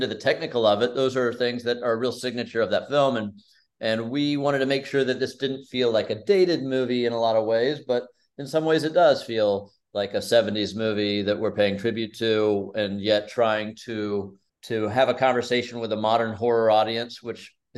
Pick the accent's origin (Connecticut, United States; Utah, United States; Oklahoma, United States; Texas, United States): Texas, United States; And I was a very sensitive kid growing up in Texas